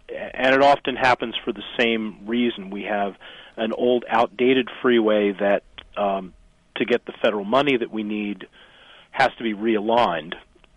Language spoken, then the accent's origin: English; Boston, Massachusetts, United States; And as somebody, you know, I grew up in Boston.